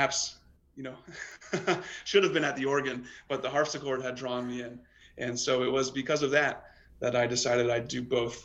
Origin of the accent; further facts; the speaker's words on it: Knoxville, Tennessee, United States; I grew up in Knoxville, so this is great to be back in Knoxville for a hometown concert. My parents still live there.